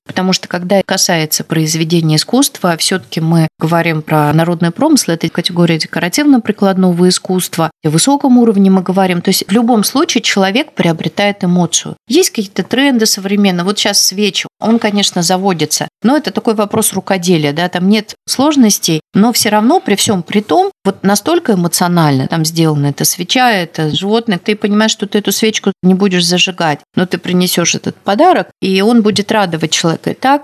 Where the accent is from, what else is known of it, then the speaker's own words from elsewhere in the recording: Biysk, Altai Krai, Russia; ну, мы с Алтая, она говорит, откуда, я говорю, ну, Алтайский край, Бийск.